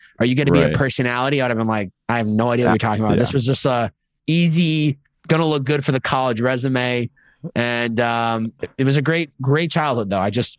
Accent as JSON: {"language": "English", "town": "Chicopee", "region": "Massachusetts", "country": "United States", "tie": "born or raised there", "said": "I grew up in Chicopee, Massachusetts, hour and a half west of Boston."}